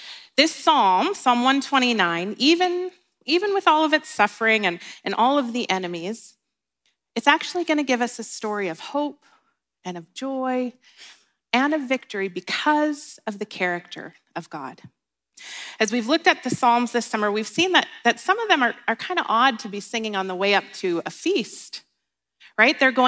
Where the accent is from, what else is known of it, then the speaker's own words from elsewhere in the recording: United States; now in Canada; I've actually lived here in Canada now for close to 10 years, and I'm officially a Canadian citizen, and I love it here. I love being Canadian. But I am also still very much American